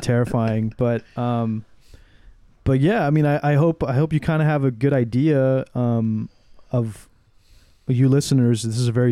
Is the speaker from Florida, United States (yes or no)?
no; Texas, United States; But we're from Texas, so we just like, we have a plan.